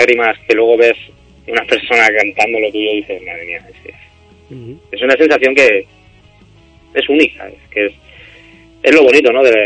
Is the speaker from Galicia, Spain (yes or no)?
no; Alicante, Valencian Community, Spain; que yo soy de Alicante, Almansa de Alicante está a una hora